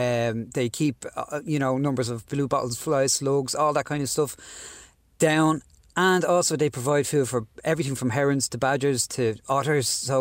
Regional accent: Dublin, Leinster, Ireland; I grew up in Dublin

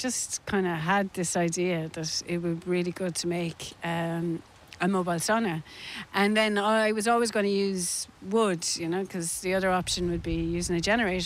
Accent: Kilkenny, Leinster, Ireland; where I grew up in Kilkenny

